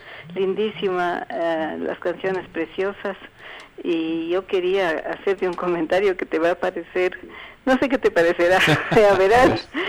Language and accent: Spanish; Riobamba, Chimborazo, Ecuador; moved away; Ya, yo como vivía, digamos, como yo soy de Riobamba, vivía en Riobamba.